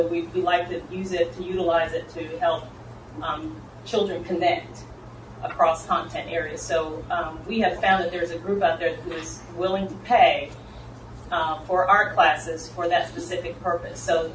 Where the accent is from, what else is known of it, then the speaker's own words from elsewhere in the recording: Johnson City, Tennessee, United States; I'm from Johnson City, Tennessee.